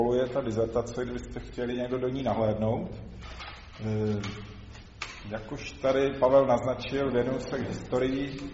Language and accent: Czech; Brno, South Moravian Region, Czechia; se to týkalo naší farnosti, odkud pocházím, Brno svatý Tomáš.